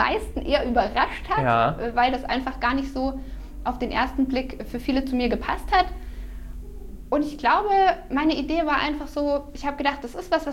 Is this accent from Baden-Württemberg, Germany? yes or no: yes; Kuppingen, Baden-Württemberg, Germany; Ja, ich komme aus Kuppingen, also bin quasi Herrenbergerin schon seit immer. Bin dort aufgewachsen, zusammen mit 3 Brüdern.